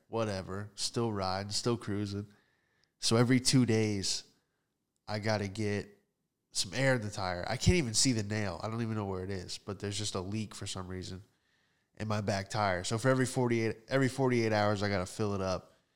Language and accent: English; Florida, United States; I guess that's kind of normal for growing up in Florida.